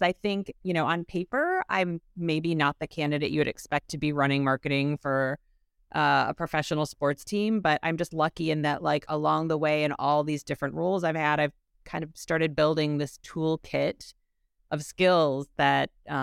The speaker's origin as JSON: {"language": "English", "region": "Michigan", "country": "United States", "tie": "born or raised there", "accent": "Michigan Midwestern", "said": "I feel like I still hear my Michigan Midwestern accent. No, born and raised in Michigan."}